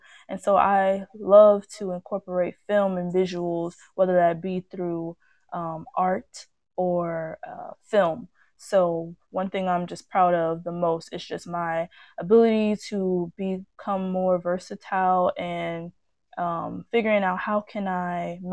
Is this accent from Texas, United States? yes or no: no; Gary, Indiana, United States; I am from Gary, Indiana. Born and raised.